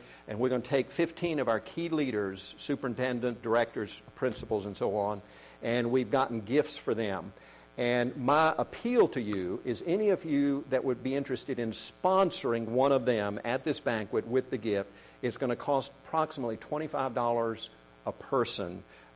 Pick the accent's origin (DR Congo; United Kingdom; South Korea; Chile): South Korea; English is a second language; growing up in Korea, when I was speaking in Korean, I never used the pronouns I, my, me, or mine.